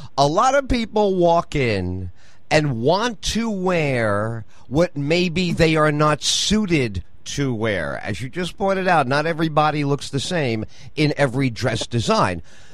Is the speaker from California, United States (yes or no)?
no; New York City, New York, United States; Because I grew up in New York City, so I used to go down the Garment District.